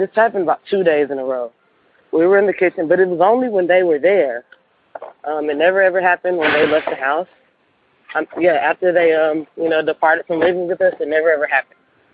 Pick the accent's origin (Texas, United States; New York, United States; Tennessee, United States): Texas, United States; Houston; I'm from Houston, Texas.